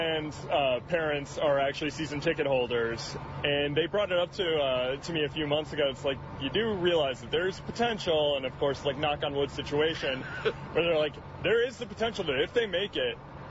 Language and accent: English; Chicago, Illinois, United States; Yeah, although I grew up on the South Side, like, this is a huge moment for the city.